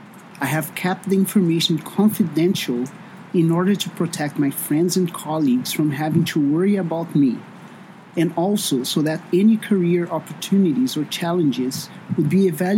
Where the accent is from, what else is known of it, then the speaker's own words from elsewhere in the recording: Brazil; now in Canada; My home country of Brazil